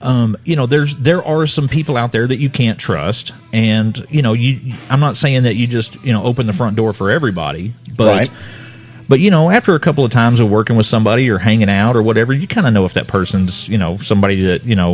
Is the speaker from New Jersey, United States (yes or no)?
no; Oklahoma City, Oklahoma, United States; you see somebody else from, I mean, Oklahoma City, and you go, hey, I'm from Oklahoma City too.